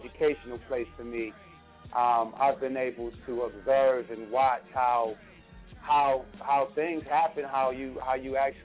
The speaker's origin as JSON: {"language": "English", "town": "Baltimore", "region": "Maryland", "country": "United States", "tie": "born or raised there", "also_born_or_lived": "Evanston, Illinois / Richmond, Virginia", "lives_now": "Atlanta, United States", "said": "I was born in the Midwest, in Evanston, Illinois. I was raised half my life in Charm City, Baltimore, Maryland, and then I lived in Richmond, Virginia, for the second half of my life before I moved down here to the A, Atlanta, Georgia."}